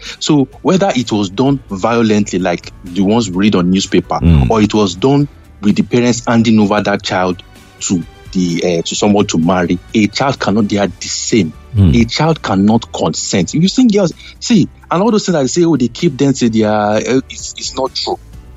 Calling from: England, United Kingdom; I'm calling from England.

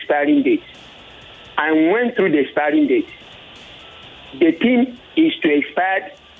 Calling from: Akute, Ogun, Nigeria; I am calling from Akute.

